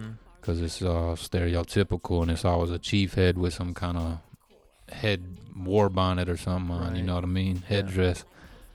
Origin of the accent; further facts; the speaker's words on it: Minneapolis, Minnesota, United States; I'm South Minneapolis.